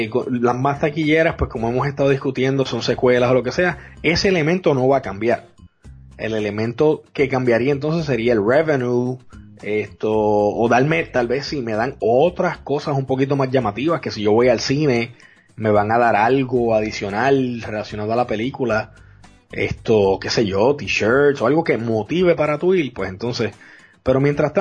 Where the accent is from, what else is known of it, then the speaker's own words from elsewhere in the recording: Puerto Rico; now in Dallas, United States; Cuando yo vine acá, que vengo con la idiosincrasia de Puerto Rico, que en Puerto Rico usted o va al cine o va a la playa, no hay mucho más nada que hacer.